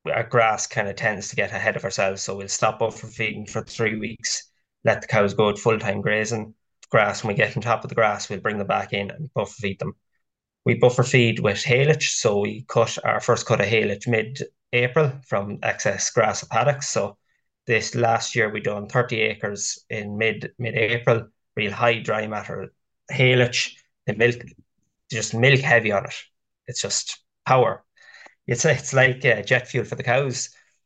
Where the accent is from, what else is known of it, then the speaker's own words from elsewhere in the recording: Trim, Leinster, Ireland; So, well, I'm from Trim, County Meath, so South County Meath. Grew up on the farm here with my father, mother and two brothers.